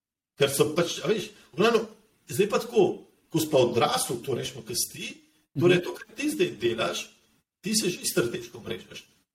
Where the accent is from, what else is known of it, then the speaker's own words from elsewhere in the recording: Škofja Loka, Upper Carniola, Slovenia; jaz sem se rodil v Škofji Loki.